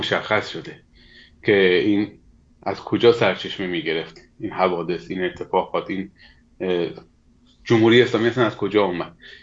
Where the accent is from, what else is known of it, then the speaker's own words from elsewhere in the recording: Iran; ما همه ایرانی هستیم، اهل یک آب و خاکیم، یک کشوریم